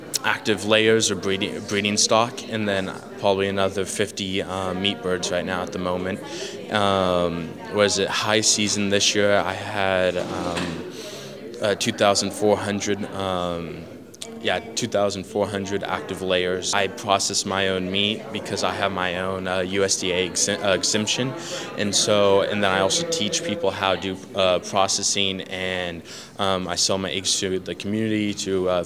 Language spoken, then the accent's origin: English; Madera, California, United States; I'm from Madera, California.